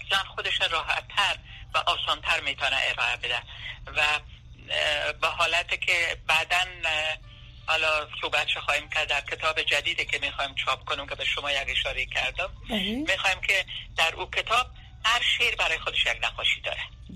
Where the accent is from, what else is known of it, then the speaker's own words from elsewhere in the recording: Kabul, Afghanistan; moved away as an adult; now in United States; ما در 1951 در کابل به دنیا آمدیم.